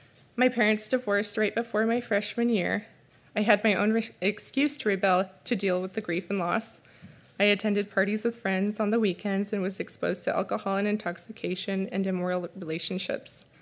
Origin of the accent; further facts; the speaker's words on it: Hot Springs, United States; I grew up here in Hot Springs, a third generation Hot Springsian. I get the privilege of living in the same town as my two older sisters, along with their families and both of my parents.